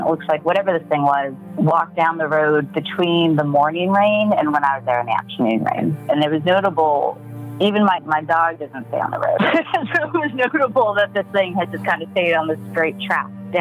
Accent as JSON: {"language": "English", "region": "California", "country": "United States", "tie": "born or raised there", "said": "I grew up in the Mojave Desert, right? So on the west side, where Yucca Man took different forms in how he was seen."}